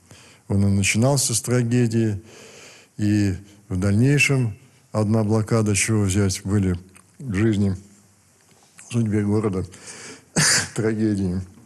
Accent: Saint Petersburg, Russia; Я родился в Питере и в Питере провел многие-многие годы, и сейчас здесь живу.

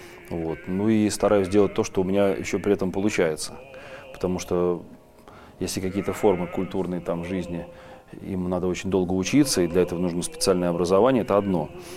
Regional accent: Pskov, Pskov Oblast, Russia; от Пскова, от моего родного города, где родился и рос, до Петербурга там рукой подать

